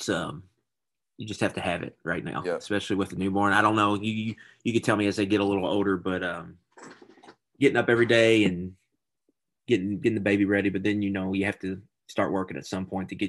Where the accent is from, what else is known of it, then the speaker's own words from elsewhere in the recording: Louisville, Kentucky, United States; born and raised in Louisville, went to St. X.